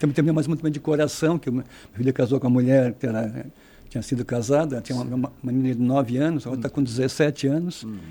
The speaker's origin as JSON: {"language": "Portuguese", "town": "Santana", "country": "Brazil", "tie": "born or raised there", "said": "Em Santana, que mineração, né? Terra da Pirita, que eu sempre digo, vim da Pirita, que era perto de Rio América."}